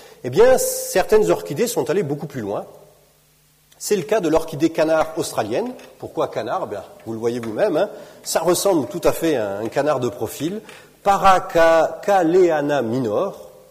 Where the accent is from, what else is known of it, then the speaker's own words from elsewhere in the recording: Southern France, France; Je viens du sud de la France, c'est un problème très connu, les incendies de forêt, de garrigues